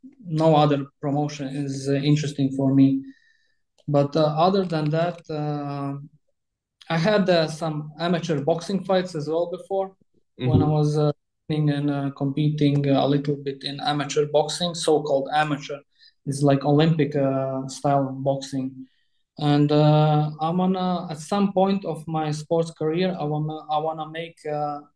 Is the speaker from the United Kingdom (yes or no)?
no; Latvia; English is a second language; now in Dubai, United Arab Emirates; I run more like seminars, seminars in my home country in Latvia.